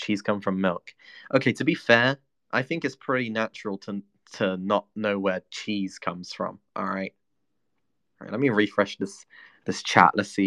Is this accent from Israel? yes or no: no; London, United Kingdom; accent: Cockney; I just probably am not as Cockney anymore, but I would still classify myself as a Cockney just because I was grown up being like that, you know? Grown up being a Cockney.